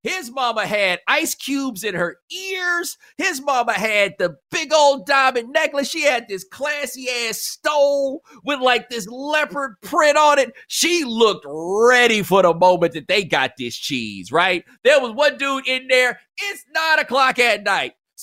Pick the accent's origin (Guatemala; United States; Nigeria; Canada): Nigeria; Nigerians are the most exceptional people in the world. Whether you mean that in a good way or a bad way, we are the most, like, everything that happens in Nigeria is exceptional.